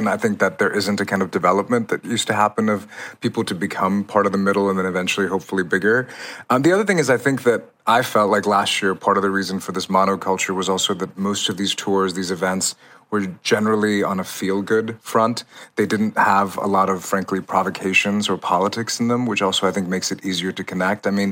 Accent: Richmond, Virginia, United States; I grew up in Richmond, Virginia, where I listened to country radio.

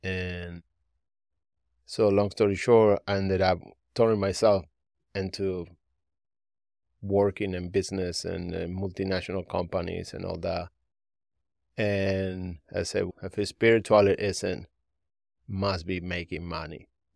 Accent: Buenos Aires, Argentina; moved away as an adult; now in California, United States; I grew up in Argentina. Buenos okay. Aires, Argentina.

